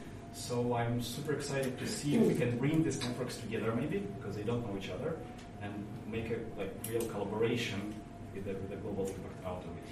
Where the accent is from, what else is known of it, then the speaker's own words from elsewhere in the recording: Russia; I'm from Russia